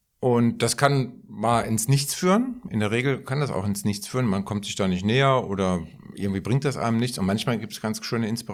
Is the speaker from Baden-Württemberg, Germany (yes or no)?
no; Frankfurt, Hesse, Germany; Und wenn man sich an die eigene Schulzeit zurückerinnert, bei uns in Frankfurt, linksliberales Umfeld etc., wir haben auch Schulstreiks gemacht.